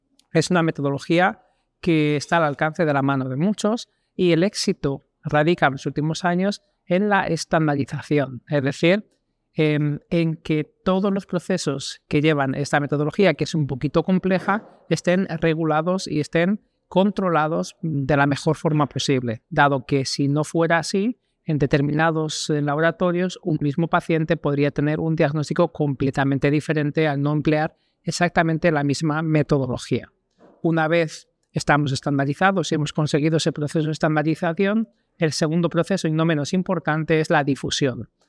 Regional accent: Salamanca, Castile and León, Spain; soy español, de Salamanca y trabajo en la Universidad de Salamanca.

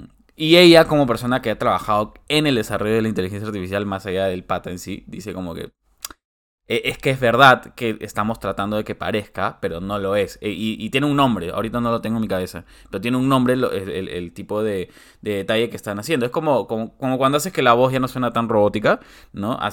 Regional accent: Peru; ¿cómo nos sentiríamos como peruanos si de la nada un día despertamos

